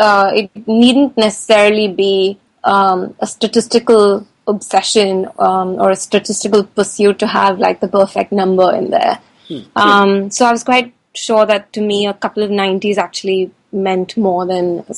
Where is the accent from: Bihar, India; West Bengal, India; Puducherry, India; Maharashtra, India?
Maharashtra, India; Mumbai; I had a scrapbook as a teenager growing up in Mumbai